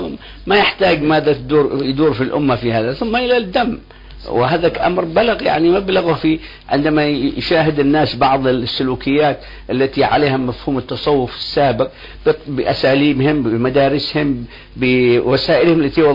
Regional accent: Yemen; نحن انتقلنا من اليمن إلى بلدان أخرى وعايشنا المجتمع،

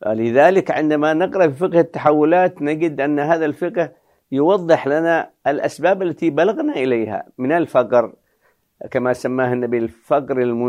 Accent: Yemen; ومنها بلادنا اليمن جرت مظاهر من هذا النوع

